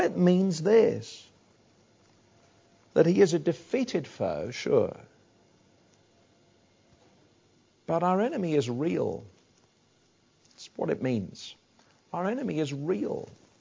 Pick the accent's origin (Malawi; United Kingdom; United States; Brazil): United Kingdom; Wales; Now, being a Welshman, not an Englishman, it kind of passed me